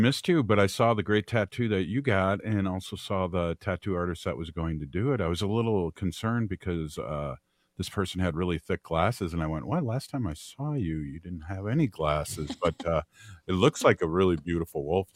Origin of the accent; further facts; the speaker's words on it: St. Paul, Minnesota, United States; I was brought up in St. Paul, and all my friends were Irish Catholics